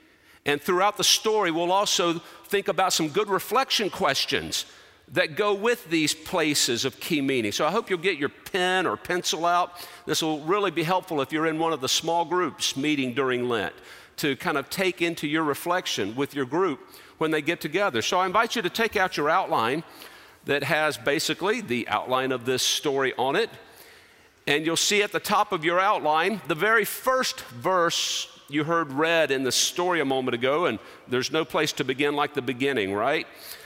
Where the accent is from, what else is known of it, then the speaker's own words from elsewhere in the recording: Winston-Salem, North Carolina, United States; In North Carolina, just a little distance outside of my hometown, Winston-Salem, up in the mountains is a country club called Roaring Gap Country Club